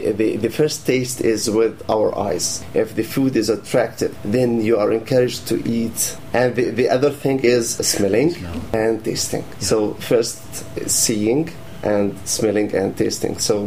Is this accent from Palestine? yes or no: yes; Palestine; I'm originally from Palestine.